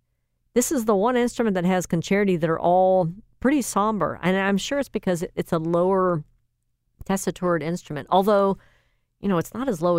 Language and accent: English; Atlanta, Georgia, United States; I think also growing up in Atlanta, the daughter of a gentleman who was an artist who was always doing experimental films